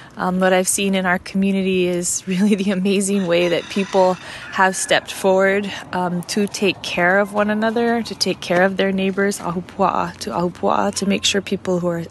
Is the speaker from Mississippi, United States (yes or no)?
no; Kalihiwai, Hawaii, United States; I'm from Kalihiwai, Kauai, so we live just on the edge of Halele'a, which is the district that's experienced the worst flooding.